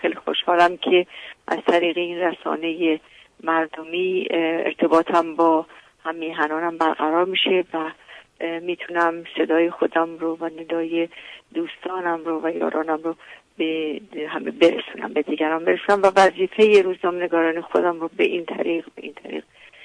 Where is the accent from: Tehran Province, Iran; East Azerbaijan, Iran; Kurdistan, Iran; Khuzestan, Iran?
Tehran Province, Iran; Tehran; خود من در تهران به دنیا آمدم، در محله شاپور، و تحصیلاتم رو در دبستان عبرت و دبیرستان شهناز پهلوی به پایان رسوندم و بعد دانشگاه تهران رو تموم کردم